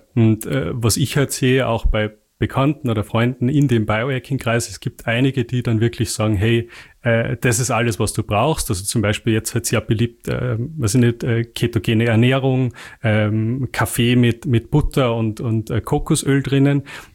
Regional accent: Salzburg, Austria; ich komme aus dem Pinzgau, da sagt man, hilft's nix, schadet's nix.

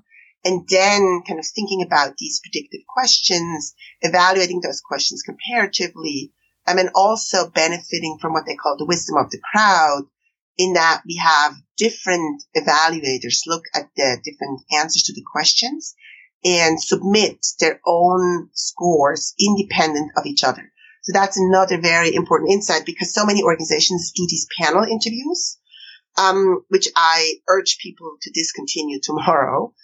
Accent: Switzerland; English is a second language; Switzerland being my home country

